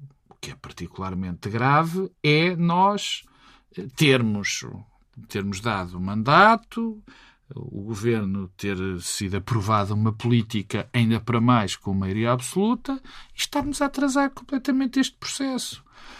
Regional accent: Portugal; eu agradeço como português

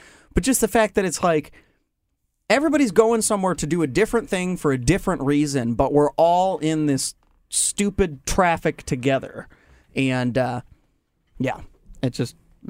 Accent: Midwest, United States; See, yeah, we're all from the Midwest, yes.

